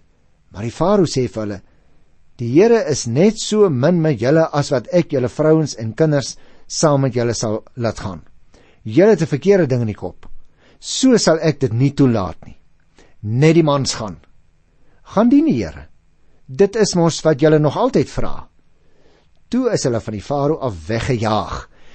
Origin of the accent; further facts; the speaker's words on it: Paarl, Western Cape, South Africa; ek is 'n Bolander, ek kom daar uit die Parel, maar die eerste gemeente waar ek gedien het was in Kroonstad.